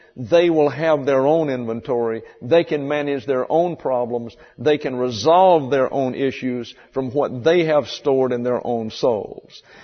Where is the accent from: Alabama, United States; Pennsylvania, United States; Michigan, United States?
Alabama, United States; About 30 miles from my hometown is a place called Enterprise, Alabama.